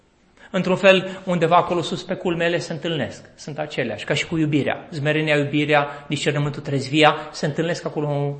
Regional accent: Cugir, Alba County, Romania; Părinții mei s-au mutat la Cugir, acolo era fabrica de armament și toată fabrica care atrăgea foarte multă lume. La Cugir erau foarte bine plătiți, părinții mei au lucrat acolo.

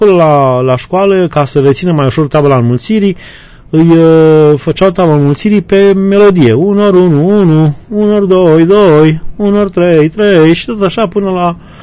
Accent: Oltenia, Romania; în satul de unde am copilărit eu, în Oltenia

